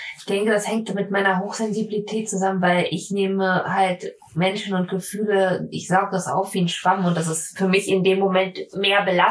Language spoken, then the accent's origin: German; Bielefeld, North Rhine-Westphalia, Germany; born there; Ich bin übrigens in Bielefeld geboren.